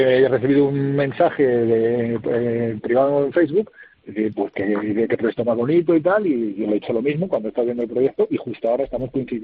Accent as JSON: {"language": "Spanish", "region": "Castile and León", "country": "Spain", "tie": "born or raised there", "said": "en mi pueblo, que está en una área que une pues León con Valladolid"}